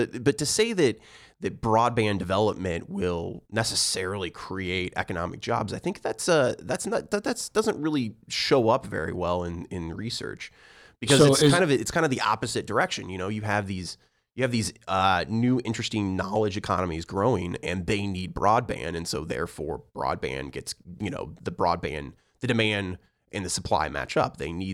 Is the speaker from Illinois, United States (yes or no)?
yes; Illinois, United States; I'm actually from I'm originally from Central Illinois, and I spent a lot of time down in rural Illinois